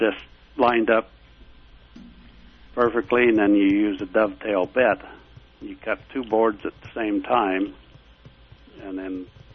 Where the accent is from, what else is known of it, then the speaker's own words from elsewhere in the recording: Idaho, United States; I was born and raised in Idaho.